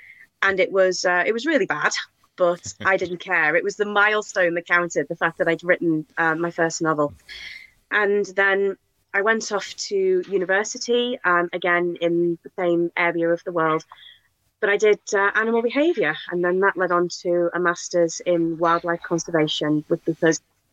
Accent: North West England, United Kingdom; Well, I'm from Cheshire in northwest England, which is probably most famous for a certain grinning cat.

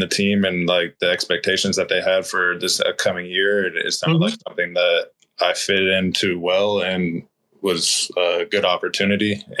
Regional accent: Oceanside, California, United States; Yeah, like you said, I'm from Oceanside, California. I went to El Camino High School.

